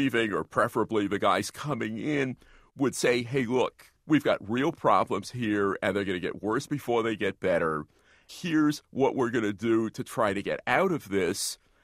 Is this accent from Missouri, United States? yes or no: no; New York, United States; And I'm even from the East Coast, in the former capital of finance, New York